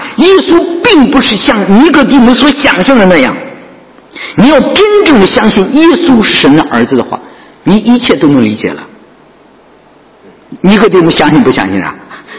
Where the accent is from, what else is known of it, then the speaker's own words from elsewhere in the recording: China; 我常说外国人有外国人的宗教，怎么样？我们中国人也有我们中国人的宗教